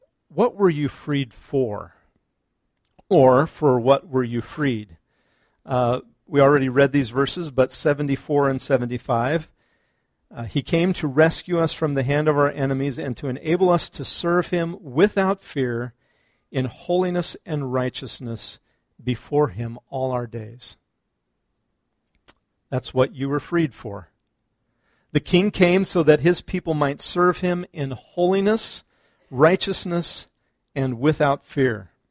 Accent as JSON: {"language": "English", "region": "Kansas", "country": "United States", "said": "but I'm from Kansas. I'm a little bit of a hayseed sometimes"}